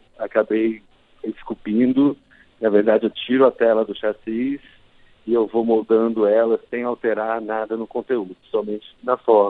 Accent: Fortaleza, Ceará, Brazil; Quando eu já tinha uns 25 anos, assim, eu voltei para Fortaleza, que é onde eu sou, onde eu cresci

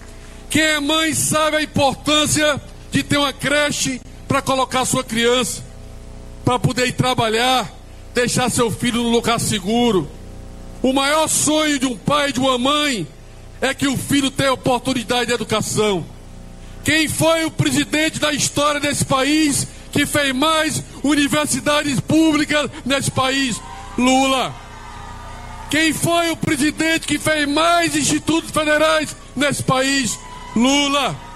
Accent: Ceará, Brazil; Eu sou lá do Ceará, a gente só dá boa tarde depois que almoça.

